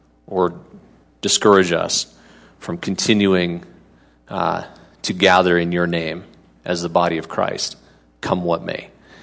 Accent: Canada; now in United States; I am a Canadian citizen still, but living here on a temporary work visa and happy to be here

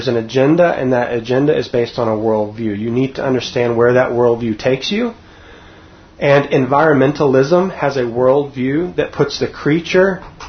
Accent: Texas, United States; also born or lived in Canada; I came from Texas to Colorado, and I got that dose. I went from, you know, Texas to Canada, and I got the Americans are the problem

